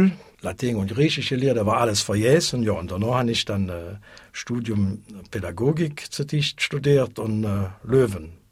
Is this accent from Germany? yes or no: yes; Solingen, North Rhine-Westphalia, Germany; born there; ich bin 62, ich bin in Solingen-Olix geboren.